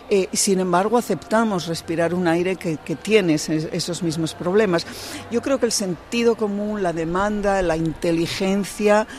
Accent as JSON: {"language": "Spanish", "region": "Asturias", "country": "Spain", "said": "yo soy de Asturias y 30 grados ya nos supone casi una crisis climática"}